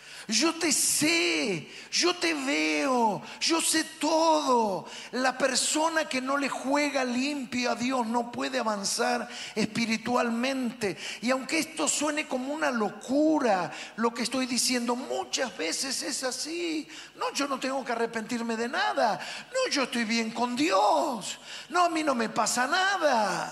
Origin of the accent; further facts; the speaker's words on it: Argentina; Ustedes saben que como argentinos somos muy chamulleros, ¿verdad o no?